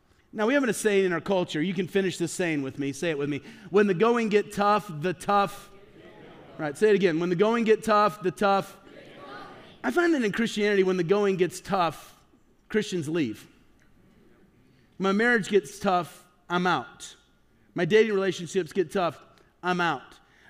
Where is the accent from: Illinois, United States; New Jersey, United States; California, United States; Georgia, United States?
Illinois, United States; Peoria; I'm from Peoria, Illinois. That's where I'm from originally.